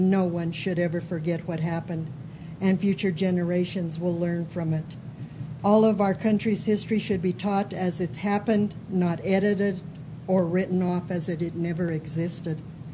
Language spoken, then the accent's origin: English; Pueblo, Colorado, United States; I'm from Pueblo, Colorado.